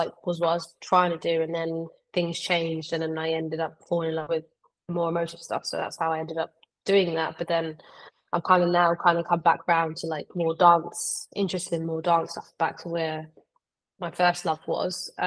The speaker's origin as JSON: {"language": "English", "region": "South East England", "country": "United Kingdom", "tie": "born or raised there", "moved": "as an adult", "said": "because I was from parent towns near Portsmouth, so it was like uni towns"}